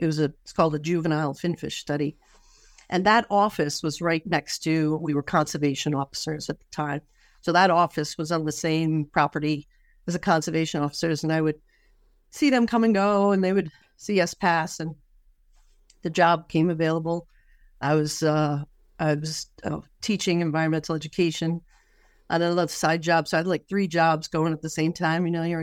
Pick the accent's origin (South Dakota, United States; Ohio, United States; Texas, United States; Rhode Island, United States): Rhode Island, United States; I've been born and raised in Rhode Island. So I grew up in Rhode Island.